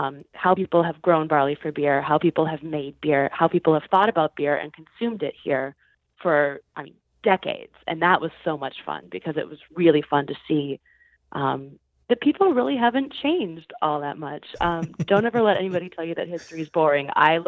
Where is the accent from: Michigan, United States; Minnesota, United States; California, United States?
Minnesota, United States; Hendrum; I'm from Hendren, Minnesota, originally, which is a tiny little town on the Minnesota side of the river in the Red River Valley.